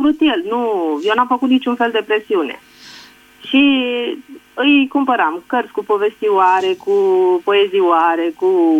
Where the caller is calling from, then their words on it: Întorsura Buzăului, Covasna County, Romania; sunt din Întorsura Buzăului, județul Covasna.